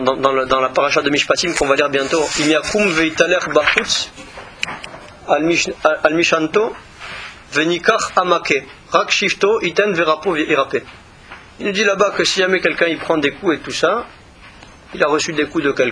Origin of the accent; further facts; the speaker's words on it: Meknes, Fès-Meknès, Morocco; born there; Moi, je suis né à Meknes, je ne suis pas resté longtemps, mais ça m'a marqué.